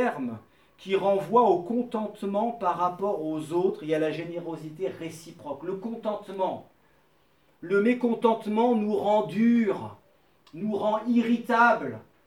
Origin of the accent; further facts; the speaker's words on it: France; Puis comme on est des Français, on va se réjouir de bien manger aussi.